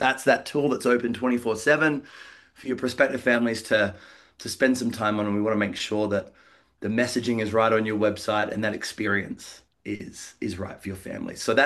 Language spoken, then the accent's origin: English; Australia; now in Colorado, United States; So you might hear my accent. Originally from Australia, didn't see any snow until I was 40 years old.